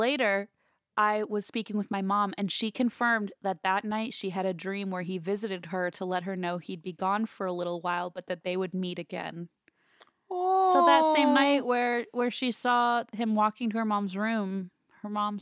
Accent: Yellowknife, Northwest Territories, Canada; as they happen in my hometown of Yellowknife, Northwest Territories.

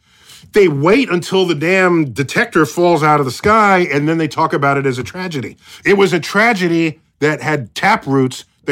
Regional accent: United States; So I'm as an American

